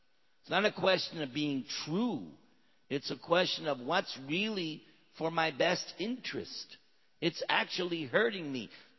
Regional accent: New York, United States; moved away; For instance, I'm originally from New York. So when you're from New York, you think, oh, there's nothing better than New York.

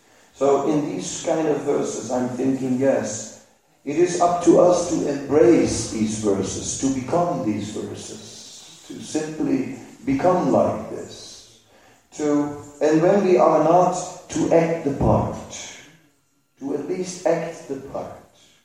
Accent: Vrindavan, Uttar Pradesh, India; I came from Vrindavan, and after that I could not choose any place.

